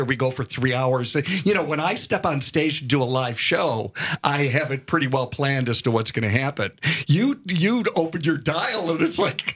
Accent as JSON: {"language": "English", "town": "Milwaukee", "region": "Wisconsin", "country": "United States", "tie": "born or raised there", "said": "it was my own stories of growing up in Milwaukee and the East Side"}